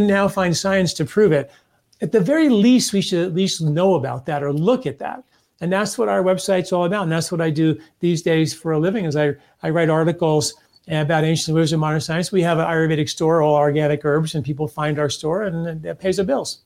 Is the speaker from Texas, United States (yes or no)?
no; Valhalla, New York, United States; I grew up in a very small town in New York, Valhalla, New York. Went to Valhalla High School